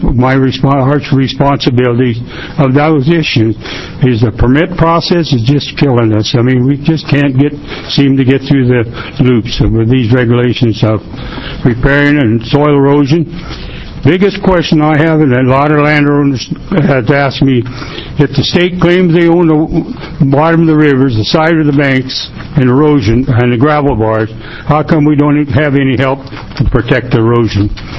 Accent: Tillamook, Oregon, United States; from Tillamook. I'm the chairman of Tillamook Soil and Water Board.

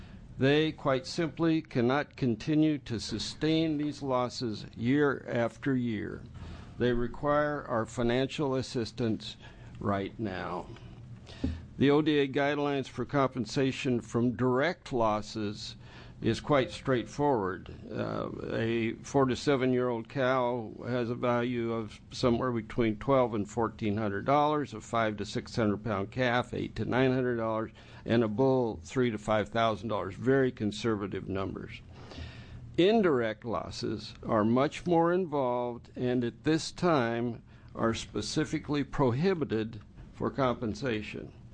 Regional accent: Baker City, Oregon, United States; I am from Baker City.

